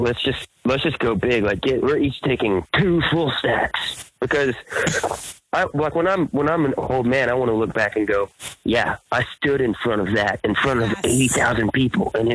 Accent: Texas, United States; now in Nashville, United States; I grew up in Texas, and I left a lot of them in Texas when I moved

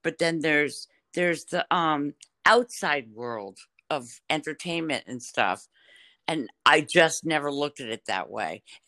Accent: New York, United States; We were thrilled because we're all from New York and stuff.

